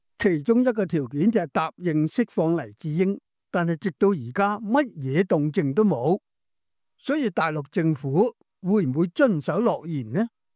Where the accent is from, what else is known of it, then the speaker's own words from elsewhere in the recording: Hong Kong; 是时候我们香港人做好自己的计划。